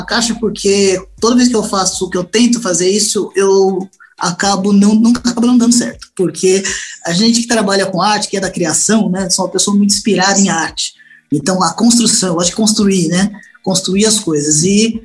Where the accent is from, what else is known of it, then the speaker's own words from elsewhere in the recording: São Paulo, Brazil; Nasci na Saúde, morei na Vila Mariana até um aninho. Depois eu fui para Tapicirica da Serra, fiquei até os 8. Depois dos 8 aos 10, depois até os 8, dos 8 aos 10 no Tabuão. Depois dos 10 aos 13 no Campo Limpo, né? Campo Limpo ali perto do Tabuão, né? Depois fiquei em Pinheiros